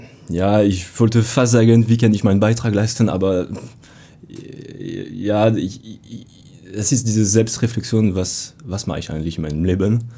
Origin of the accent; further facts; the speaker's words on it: France; accent: French; German is a second language; weil man muss sich vorstellen, ich komme mit meinem französischen Akzent und stelle diese Frage